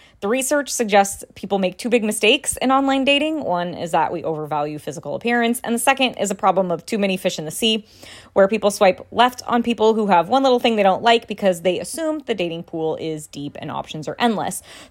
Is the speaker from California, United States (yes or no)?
no; St. Louis, Missouri, United States; I hail from St. Louis, aka Ultimate Viking Country.